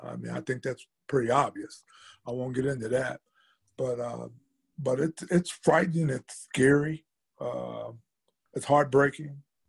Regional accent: Indianapolis, Indiana, United States; Because I grew up in Indianapolis in the Powell Club Police Athletic League.

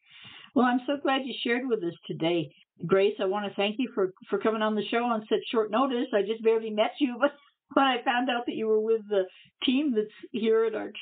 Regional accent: Long Island, New York, United States; growing up on Long Island like I did, we lived about 50 miles out of the city, and I want to say I went to the city maybe 4 times in all of the 20 years I lived there.

